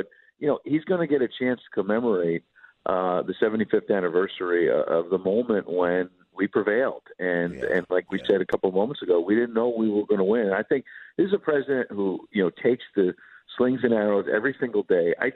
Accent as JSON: {"language": "English", "region": "New York", "country": "United States", "tie": "born or raised there", "said": "I mean, growing up in New York, you know, honestly, my dad, my mom, you know, it was always like the news"}